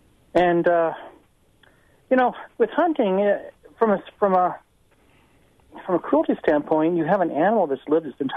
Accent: Oregon, United States; now in Wisconsin, United States; at least in Wisconsin here, I'm from Oregon originally, but here in Wisconsin

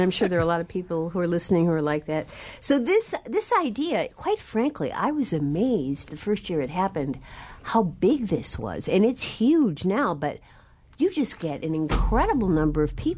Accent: Chicago, Illinois, United States; I grew up in Chicago, and I had a job.

